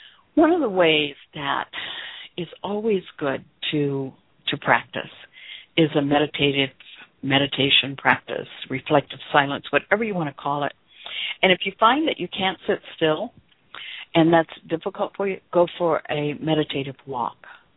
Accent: the South, United States; with the way I was raised in the South, and I grew up in a religion that was hellfire, brimstone, fear, guilt.

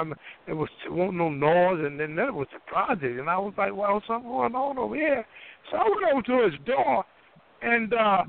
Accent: Durham, North Carolina, United States; I'm from Durham, North Carolina, and I was working there. I'm still there.

